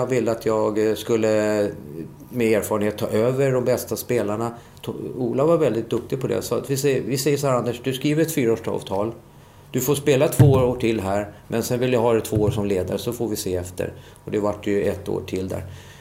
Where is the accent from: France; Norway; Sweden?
Sweden; Solna, Stockholm County; born there; Jag är ju genuin AIK-are, jag är född i Solna.